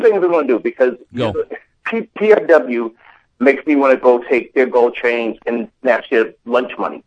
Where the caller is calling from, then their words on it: Tallahassee, Florida, United States; also born or lived in Georgia, United States; I moved from Georgia. Now I'm in Florida, in the outskirts of nowhere land again.